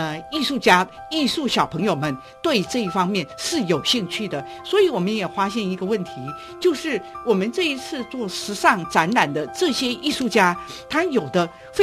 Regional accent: Taiwan; 其实我们东方人，其实我们台湾人正是可以冒出来的时候

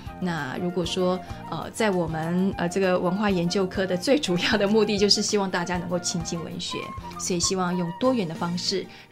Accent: Taiwan

